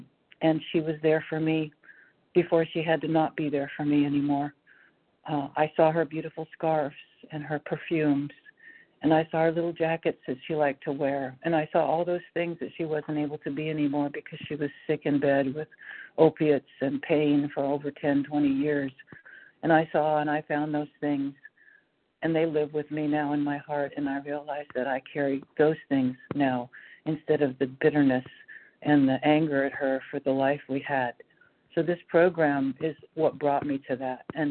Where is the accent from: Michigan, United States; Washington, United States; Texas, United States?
Washington, United States; Anyway, I'm from Washington